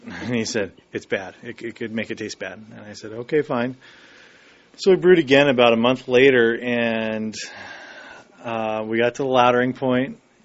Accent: Englewood, Colorado, United States; from Inglewood, Colorado.

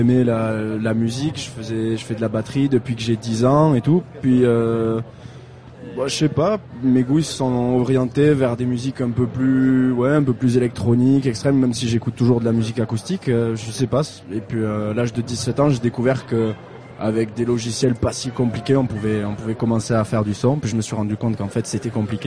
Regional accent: Bagnères-de-Bigorre, Occitanie, France; also born or lived in Madrid, Spain; enfin, à la base je viens de Madrid, puis à l'âge de 10 ans j'ai déménagé à Bagnères-de-Bigorre, ouais c'est ça.

